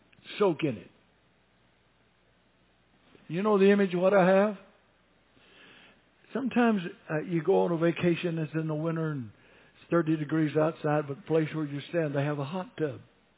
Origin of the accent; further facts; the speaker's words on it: Alabama, United States; I'm from Sand Mountain. We don't do that on Sand Mountain.